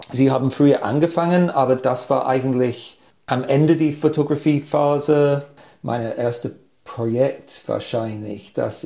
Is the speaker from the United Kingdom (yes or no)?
yes; United Kingdom; German is a second language; Ich komme aus Großbritannien, so Anfang des Tages muss ich immer Tee trinken